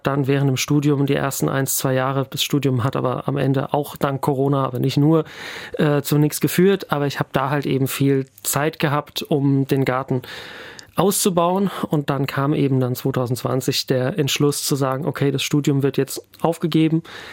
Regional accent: Hesse, Germany; mit dem Land Hessen oder mit dem Kreis Offenbach, wo ich herkomme

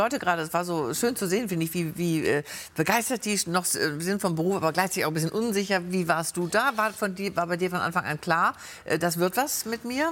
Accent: Northern Germany, Germany; uns Norddeutschen

